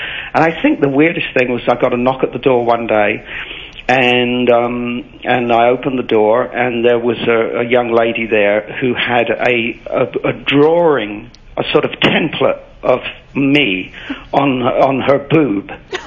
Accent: England, United Kingdom; accent: English; I worked with a coach to get my English accent back.

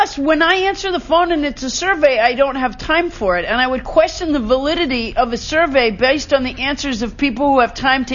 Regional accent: Massachusetts, United States; You know, I'm from Massachusetts

